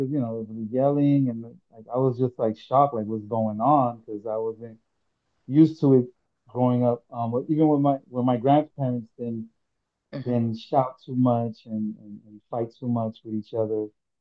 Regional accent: Kankakee, Illinois, United States; born there; And I was born in Kankakee, Illinois. Believe my dad was stationed there.

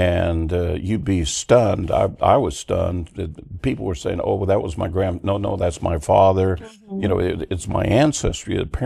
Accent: Abilene, Kansas, United States; it's part of the tourist attraction there in my hometown of Old Abilene Town.

